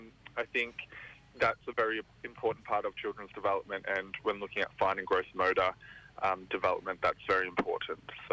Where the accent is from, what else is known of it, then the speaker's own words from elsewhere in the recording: New South Wales, Australia; Wiradjuri. I'm on Wiradjuri land.